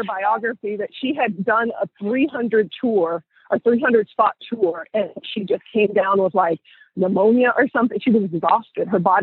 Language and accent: English; Wichita, Kansas, United States; Listen, I'm from Wichita. You know, I don't know how to speak that.